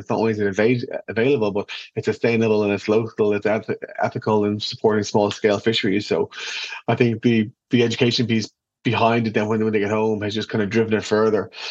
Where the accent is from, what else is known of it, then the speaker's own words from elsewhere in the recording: Ireland; You know, we travel an awful lot as Irish people.